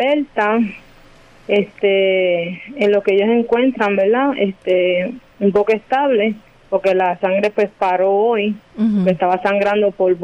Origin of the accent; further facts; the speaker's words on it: Juncos, Puerto Rico; Somos de Junco